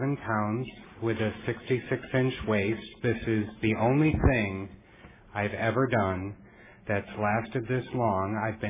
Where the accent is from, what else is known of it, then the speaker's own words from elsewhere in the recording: Melrose Park, Illinois, United States; I'm from Melrose Park, Illinois.